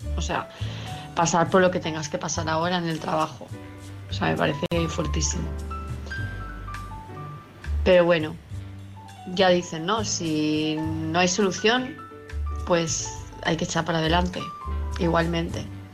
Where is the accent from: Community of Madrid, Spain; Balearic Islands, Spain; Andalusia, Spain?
Balearic Islands, Spain; Palma de Mallorca; de Palma de Mallorca.